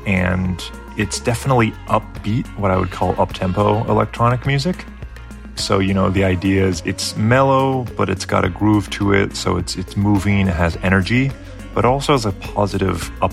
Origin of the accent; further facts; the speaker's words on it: Brooklyn, New York, United States; I'm from Brooklyn, New York.